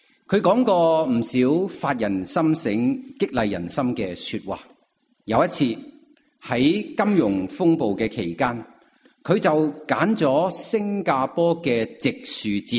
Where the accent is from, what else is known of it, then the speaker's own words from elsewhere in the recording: Hong Kong; 作为香港人，我们很明白树的根是被起屋啊、水泥啊，是令到它坏死了那种的危险。